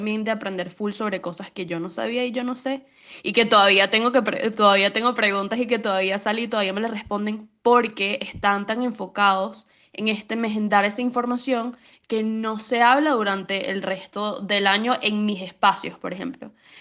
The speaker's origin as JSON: {"language": "Spanish", "country": "Venezuela", "said": "en mi país todavía, o sea, tiene tantos problemas Venezuela que esto no es un problema primordial"}